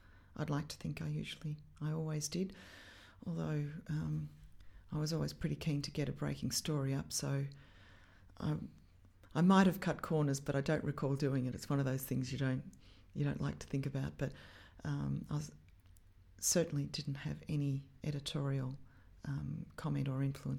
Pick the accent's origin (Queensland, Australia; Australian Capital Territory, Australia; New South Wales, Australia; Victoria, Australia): Australian Capital Territory, Australia; Canberra; And because I was from Canberra, I was pretty forthright.